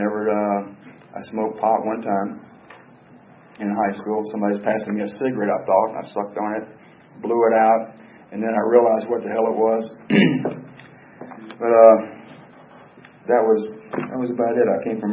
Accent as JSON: {"language": "English", "town": "Atlanta", "region": "Georgia", "country": "United States", "tie": "born or raised there", "said": "I was born in Atlanta, Georgia. I was raised in Atlanta, a place they call East Atlanta Village now."}